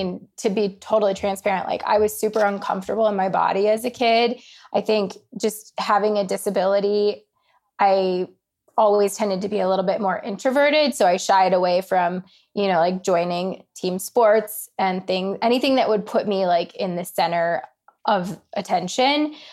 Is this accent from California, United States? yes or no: no; Colorado, United States; And then because I grew up in Colorado when Trista went on and married Ryan, like that was a huge deal in Colorado.